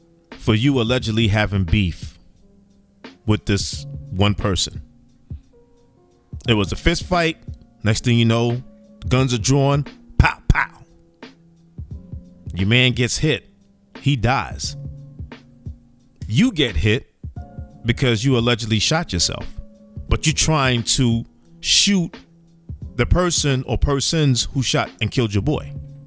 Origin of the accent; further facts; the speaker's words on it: Bronx, New York, United States; I'm from the Bronx. Streets talk.